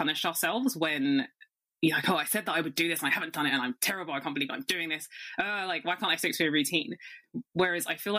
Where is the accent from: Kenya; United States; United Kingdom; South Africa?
United Kingdom; accent: British; I know. I'm actually really aware of my accent right now. I'm like, okay, sorry, really British.